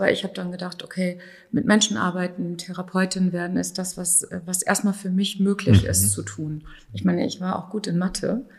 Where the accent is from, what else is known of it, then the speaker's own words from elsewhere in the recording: North Rhine-Westphalia, Germany; habe dann in meiner Heimatstadt, kleiner Ort in Ostwestfalen-Lippe, gelebt